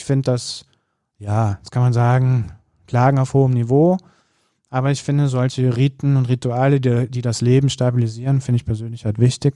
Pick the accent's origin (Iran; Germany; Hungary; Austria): Germany; Rhineland; als Rheinländer